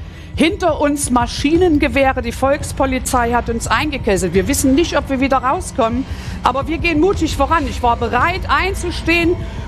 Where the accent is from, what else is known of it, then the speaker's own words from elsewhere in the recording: East Germany, Germany; born there; ich bin im Osten von Deutschland geboren. Ich war so eine richtig typische Ossitusse